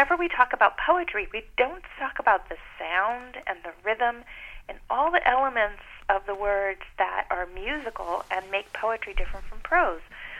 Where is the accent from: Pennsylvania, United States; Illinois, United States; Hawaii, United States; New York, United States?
Hawaii, United States; I grew up in Hawaii. So if you can imagine, I was born in a little sugar plantation town out on the north shore of Oahu. That's as far away from Honolulu as you can get.